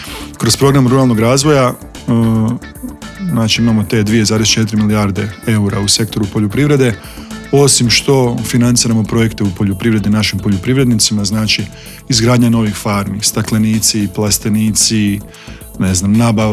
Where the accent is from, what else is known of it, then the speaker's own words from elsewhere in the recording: Virovitica-Podravina County, Croatia; ja sam znači iz Virovitičko-podravske županije